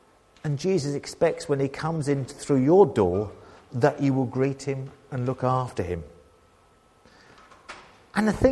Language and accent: English; United Kingdom; Being British, I have a problem with this verse.